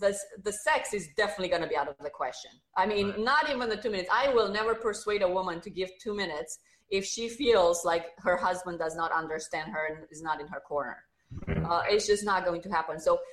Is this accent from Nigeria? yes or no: no; Romania; English is a second language; now in United States; I'm sure you hear a slight accent. You know, I'm originally from Romania